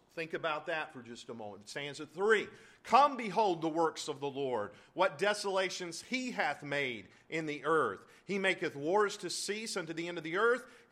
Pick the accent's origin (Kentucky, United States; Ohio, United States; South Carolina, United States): South Carolina, United States; I led a group of senior citizens to Charleston, South Carolina, in my home state